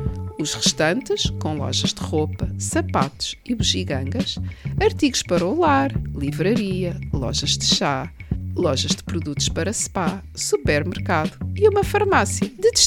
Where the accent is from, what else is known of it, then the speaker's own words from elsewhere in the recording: Porto, Portugal; a minha infância na Avenida do Brasil, na Foz do Douro, em frente ao mar